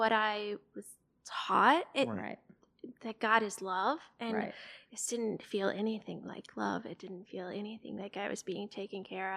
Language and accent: English; Michigan, United States; up in Michigan, but.